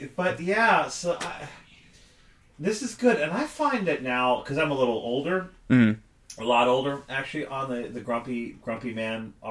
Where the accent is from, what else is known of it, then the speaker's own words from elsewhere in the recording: New Jersey, United States; Because I grew up in Jersey, and he had choices.